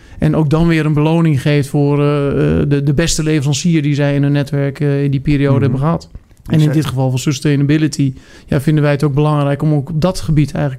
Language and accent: Dutch; Rotterdam, South Holland, Netherlands; born there; also born or lived in Epe; now in Wapenveld, Netherlands; Ik ben ook geboren in Rotterdam trouwens. Ah. Maar daar werd ik snel weggehaald, zo moet ik zeggen, om ergens in het mooie oosten van het land te gaan wonen. Inmiddels woon ik in Wapenveld, dus niet heel ver weg bij, bij Epe.